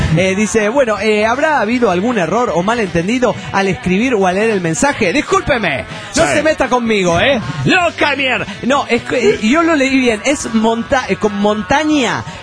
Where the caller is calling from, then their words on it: Tuluá, Valle del Cauca, Colombia; de Tuluá, Colombia.